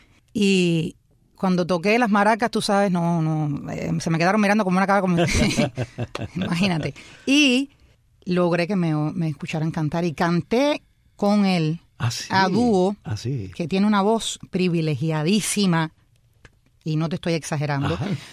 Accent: Bahía Honda, Artemisa, Cuba; Me mandan a buscar a mi pueblito de Bahía Honda

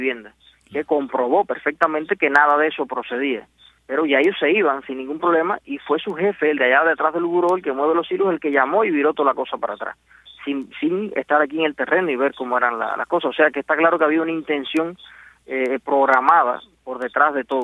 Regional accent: Cuba; yo soy un cubano libre, sin antecedentes, nunca he sido procesado por nada

